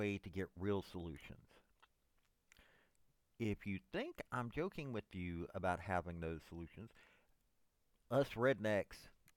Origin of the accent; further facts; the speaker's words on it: Tennessee, United States; okay, I'm from Tennessee.